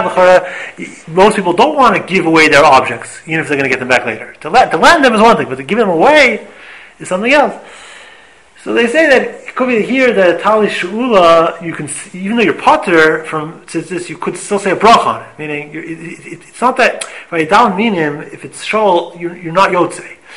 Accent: Montreal, Quebec, Canada; I grew up in Montreal, so in the winter, everybody has, like, you know, over their shoes, they have these little rubbers.

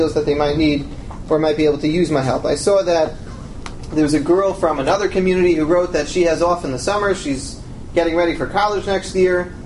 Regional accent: United States; I'm not Israeli, I'm an American, but I don't know.

